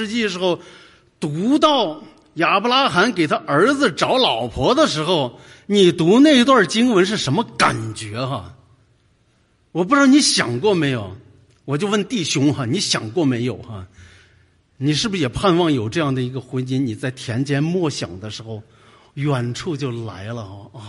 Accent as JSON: {"language": "Chinese", "country": "China", "said": "对于我们从大陆出来的，或者你从台湾出来，我觉得你一点不应该陌生啊"}